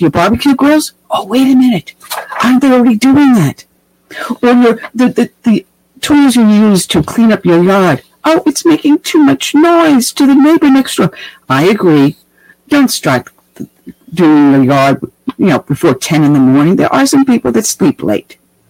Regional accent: New York, United States; moved away; born and raised in New York. I came to the South as soon as I could, but that didn't change my conservative values moving from state to state.

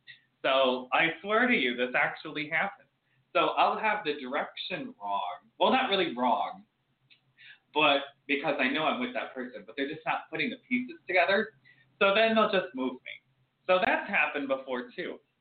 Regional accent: Midwest, United States; I'm also from the Midwest and I'm doing awesome.

